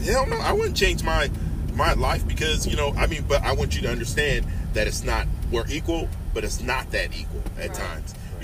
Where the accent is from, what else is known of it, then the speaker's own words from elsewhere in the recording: Des Moines, Iowa, United States; Des Moines, Iowa.